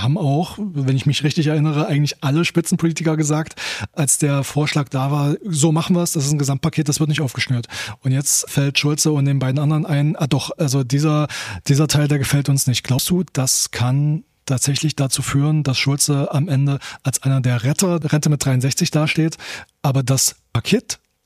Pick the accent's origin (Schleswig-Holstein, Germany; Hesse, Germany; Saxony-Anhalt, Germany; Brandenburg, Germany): Saxony-Anhalt, Germany; Halle; der war in Halle, das ist nun auch meine Heimatstadt